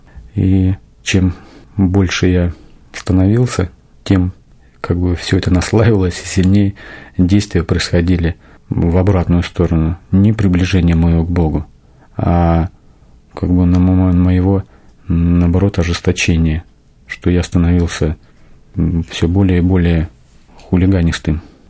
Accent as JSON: {"language": "Russian", "town": "Barnaul", "region": "Altai Krai", "country": "Russia", "tie": "born or raised there", "lives_now": "Zheleznodorozhny, Russia", "said": "мне 45 лет, я живу в городе Железнодорожном, Московской области. Родился я в Алтайском крае, в городе Барнауле, и все детство провел там, по 10 класс."}